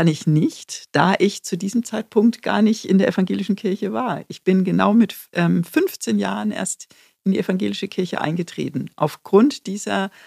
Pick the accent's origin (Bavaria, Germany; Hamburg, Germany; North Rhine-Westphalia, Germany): Bavaria, Germany; eigentlich komme ich tatsächlich aus Unterfranken, ganz provinziell aus einem Dorf südlich von Schweinfurt, aber bin natürlich im Laufe meines Lebens an ganz vielen verschiedenen Orten gewesen.